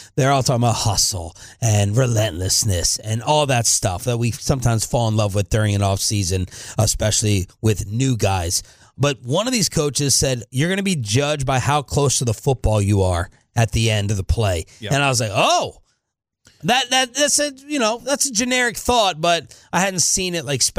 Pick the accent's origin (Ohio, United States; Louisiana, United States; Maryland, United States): Maryland, United States; especially was the case growing up in Maryland, watching those Ravens defenses